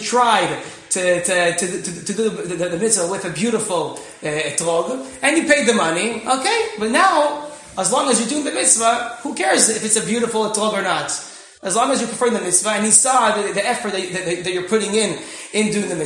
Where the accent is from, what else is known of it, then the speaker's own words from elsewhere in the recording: Israel; English is a second language; I didn't introduce myself, so I'm also from Israel. So I'll try to do my best to speak in English as best as possible.